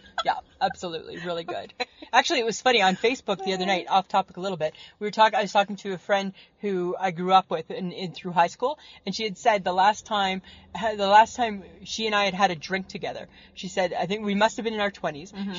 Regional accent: Barrie, Ontario, Canada; And so what happened is back where we grew up in Barrie, Ontario, so they had this big Canada Day festival

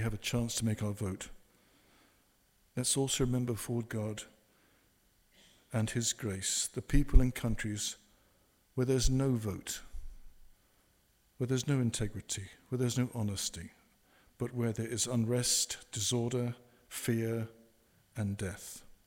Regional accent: England, United Kingdom; even though I come from England.

